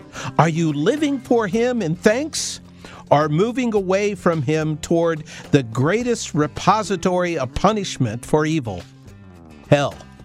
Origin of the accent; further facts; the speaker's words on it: Midwest, United States; And even though I was from the Midwest, I'd get up from my cross-leg position on the floor to periodically switch channels